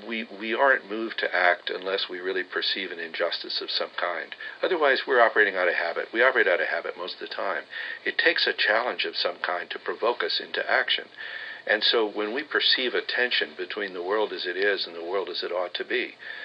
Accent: California, United States; moved away as an adult; Well, I grew up in California, but came to Harvard in 1960, which was a very exciting moment

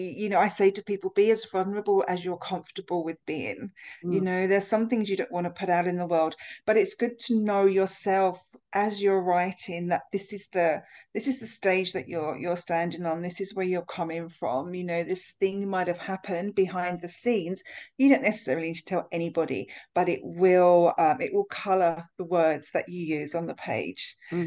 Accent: South East England, United Kingdom; Oh, I grew up in Southeast England, a stone's throw from London.

